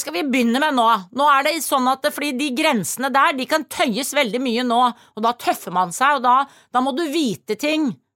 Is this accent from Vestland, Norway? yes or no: no; Trøndelag, Norway; jeg kommer fra Trøndelag